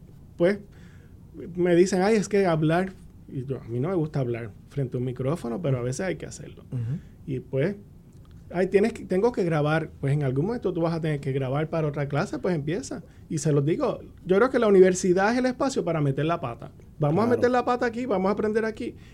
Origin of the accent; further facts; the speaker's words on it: Puerto Rico; que verdaderamente eso nos representa como boricua.